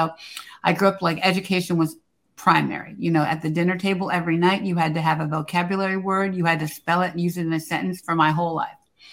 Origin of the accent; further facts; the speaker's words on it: Silver Spring, Maryland, United States; So, you know, I grew up in Silver Spring, Maryland.